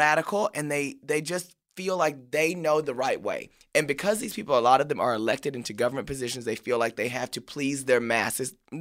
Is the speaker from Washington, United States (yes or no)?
no; Paris, Texas, United States; I'm also from the South. I'm from Texas. Mm-hmm. And this just reminds, and I'm from a small town, okay, Paris, Texas